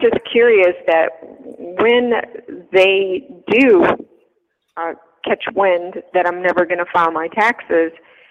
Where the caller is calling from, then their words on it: Topeka, Kansas, United States; Currently, I'm calling from Topeka, Kansas.